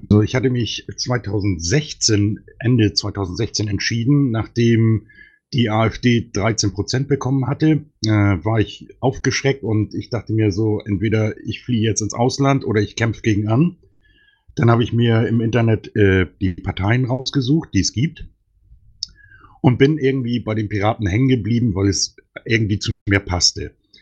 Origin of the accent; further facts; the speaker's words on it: Schleswig-Holstein, Germany; Ich bin ja Schleswig-Holsteiner.